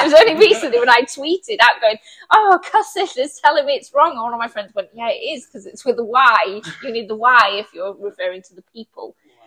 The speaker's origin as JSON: {"language": "English", "region": "Wales", "country": "United Kingdom", "said": "The kind of people who then say to me, that's not how Cymru say it. Like, well, I'm Welsh and I do say these things."}